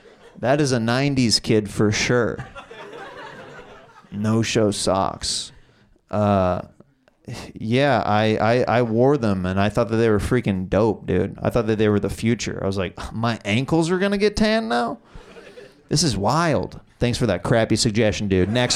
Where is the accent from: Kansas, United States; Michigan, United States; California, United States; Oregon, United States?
Kansas, United States; I grew up in Kansas. I grew up very religious.